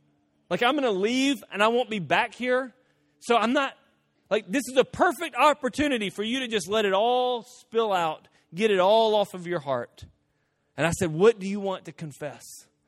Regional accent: Guatemala; also born or lived in Costa Rica; as a kid, I grew up in Guatemala. I grew up in Costa Rica part of my life.

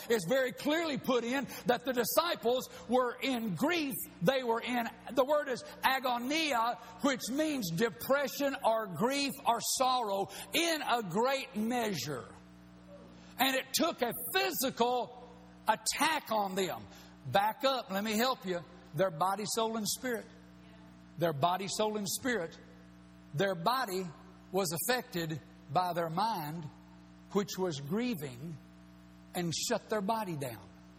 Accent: Alabama, United States; I call him Baal because I'm from Alabama.

